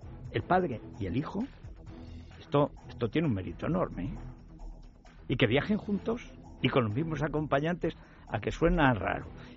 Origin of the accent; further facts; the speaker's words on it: Spain; Como español que paga el sueldo de esta gentuza